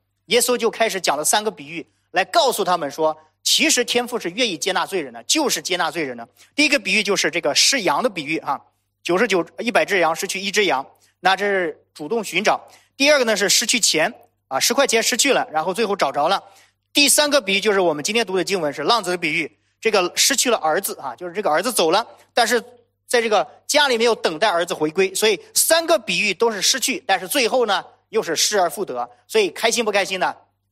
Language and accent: Chinese; China; 再加上我们中国人哈，咱们都是中国人，有这种三纲五常的这个思想